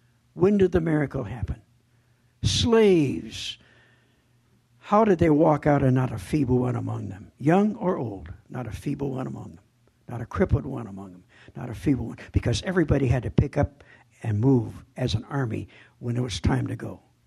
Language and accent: English; Minnesota, United States; I'm a Minnesotan through and through, in case some of you are wondering about my background. We moved to Villard when I was in the first grade. Then we moved to Alec, and I finished my elementary school to the sixth grade. Then we moved to Evansville